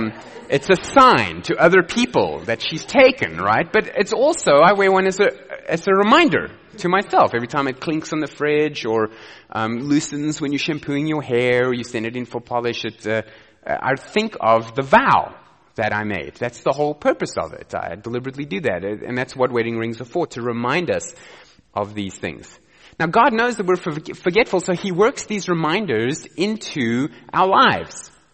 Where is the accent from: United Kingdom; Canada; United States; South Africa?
South Africa; I said, listen, I'm the South African. You know, you're the American.